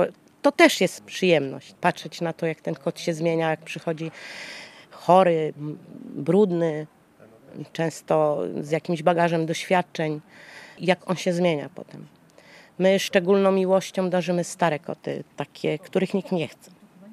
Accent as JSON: {"language": "Polish", "region": "Pomeranian Voivodeship", "country": "Poland", "tie": "born there", "said": "Ja z urodzenia jestem kaszubką."}